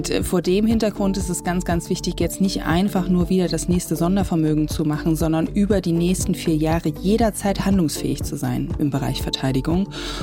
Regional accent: Saxony, Germany; ich bin Ärztin, ich bin aus Sachsen

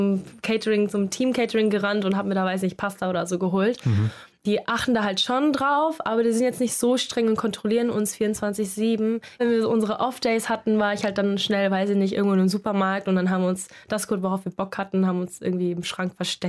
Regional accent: Thailand; Ich komme ja auch aus Thailand und da sind wir nochmal ein bisschen ganz anders drauf, was Nacktheit angeht.

